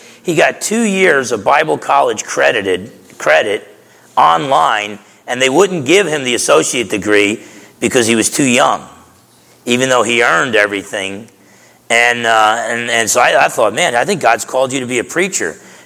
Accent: New Jersey, United States; But I was just a fool growing up in New Jersey. You either had to be tough or you had to talk tough.

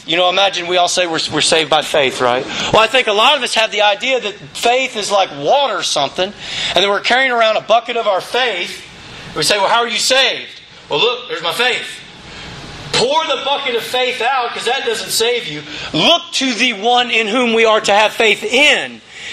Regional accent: Louisiana, United States; Growing up in Louisiana, there was water everywhere.

